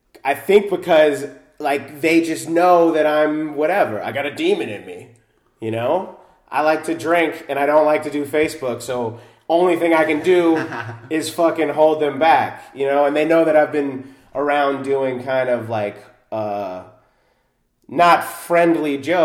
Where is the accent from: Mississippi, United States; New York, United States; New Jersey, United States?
New Jersey, United States; so I'm from New Jersey originally, too.